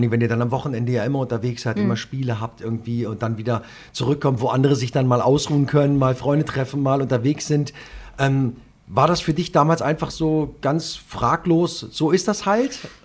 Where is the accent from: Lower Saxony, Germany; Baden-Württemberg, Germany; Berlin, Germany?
Lower Saxony, Germany; Wolfsburg; born there; sehe ich natürlich als gebürtiger Wolfsburger ganz genauso.